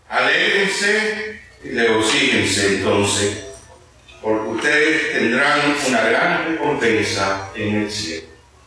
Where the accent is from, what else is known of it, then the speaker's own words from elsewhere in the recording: Cuba; como cubano sacerdote